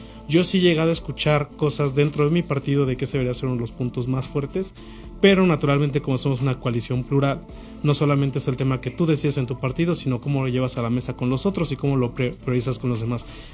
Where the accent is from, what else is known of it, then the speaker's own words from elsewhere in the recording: Morelia, Michoacán, Mexico; Yo crecí en Morelia